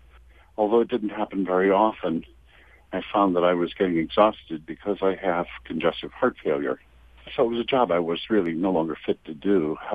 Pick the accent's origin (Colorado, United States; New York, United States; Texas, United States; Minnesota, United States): Minnesota, United States; St. Paul; I'm from St. Paul, Minnesota.